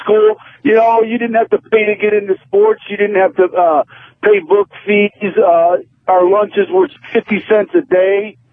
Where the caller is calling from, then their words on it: Indiana, United States; Hi, first time caller.